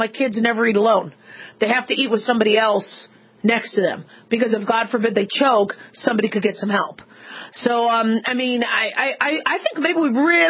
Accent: Arizona, United States; I mean, when I grew up in Arizona, we had scorpions and spiders.

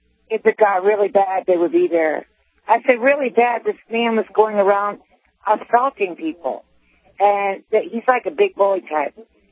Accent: Bedford, New Hampshire, United States; But I'm from New Hampshire. That's the good news. I was born and raised in Bedford, New Hampshire.

